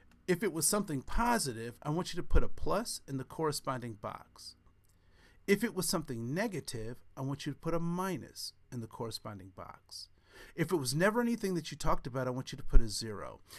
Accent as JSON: {"language": "English", "region": "Ohio", "country": "United States", "tie": "born or raised there", "said": "I grew up in Ohio, and there wasn't a whole lot of conversations."}